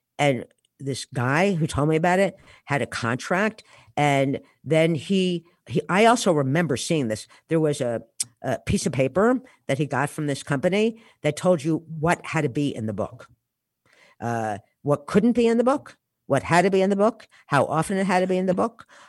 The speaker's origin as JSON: {"language": "English", "region": "New Jersey", "country": "United States", "said": "I knew how to drive because I was from New Jersey."}